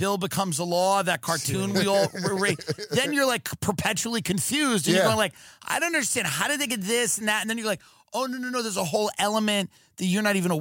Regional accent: Long Island, New York, United States; because I grew in, growing up in Long Island as like a Long Island animal.

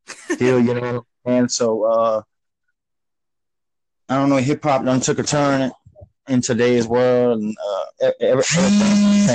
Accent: New Orleans, Louisiana, United States; New Orleans.

